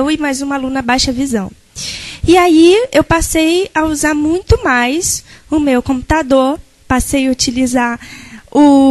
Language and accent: Portuguese; Rio de Janeiro, Brazil; sou cega, tenho 20 anos, estudei no colégio Instituto Benjamin Constant, sou daqui do Rio de Janeiro, estudei no colégio Pedro II, Campo São Cristóvão 3, aqui no Rio